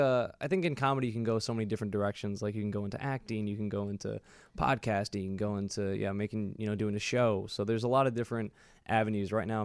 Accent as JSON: {"language": "English", "town": "Chicago", "region": "Illinois", "country": "United States", "tie": "born or raised there", "said": "I'm originally from Chicago, actually, born and raised, and been doing comedy here for a couple years."}